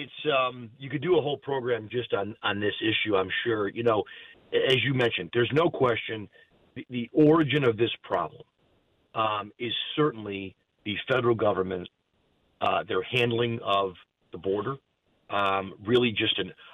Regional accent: North Tonawanda, New York, United States; I was the mayor of my hometown of North Tonawanda before that.

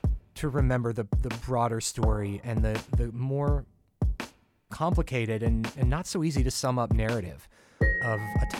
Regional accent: Missouri, United States; moved away as an adult; now in Connecticut, United States; I had moved to Connecticut, where I'm actually from Missouri, so I knew next to nothing about Connecticut.

